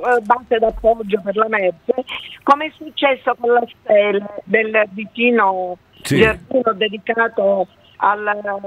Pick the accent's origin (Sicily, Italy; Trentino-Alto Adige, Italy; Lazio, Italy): Sicily, Italy; Palermo; born there; Io sono nata all'albergheria, ne sono orgogliosa.